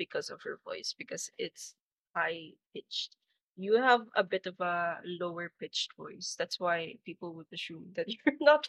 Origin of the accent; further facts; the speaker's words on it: Philippines; Because you know, I'm Filipino, by the way.